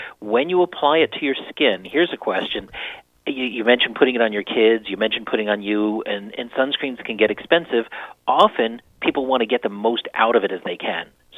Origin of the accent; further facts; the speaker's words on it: Florida, United States; I'm from Florida, you know, Miami, Fort Lauderdale